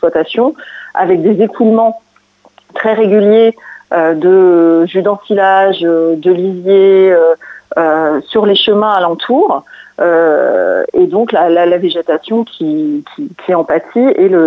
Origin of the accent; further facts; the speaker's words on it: Normandy, France; now in Houlbecq-Cocherel, France; moi je suis une Normande, une cauchoise à l'origine et j'habite à Houlbecq-Cocherel depuis bientôt 15 ans maintenant.